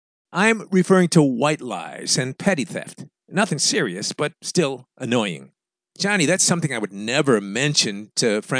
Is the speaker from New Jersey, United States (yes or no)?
yes; New Jersey, United States; That's not the way society works where I grew up in New Jersey.